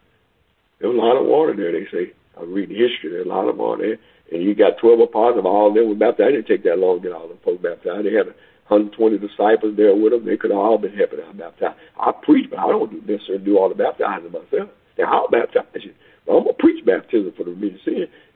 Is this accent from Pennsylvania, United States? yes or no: yes; Hempfield, Pennsylvania, United States; Well, I grew up down in Hempfield. There's some good people in Hempfield. Some wonderful, good country people.